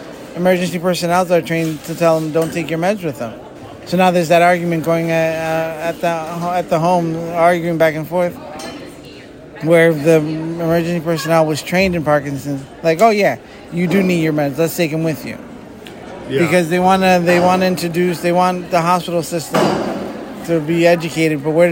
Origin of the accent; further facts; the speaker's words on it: Easton, Pennsylvania, United States; I come from Easton, Pennsylvania.